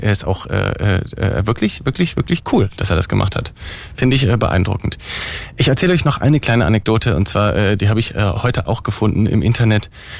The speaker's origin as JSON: {"language": "German", "region": "Berlin", "country": "Germany", "accent": "Berlin dialect", "said": "ich sage mal in meinem Berliner Dialekt"}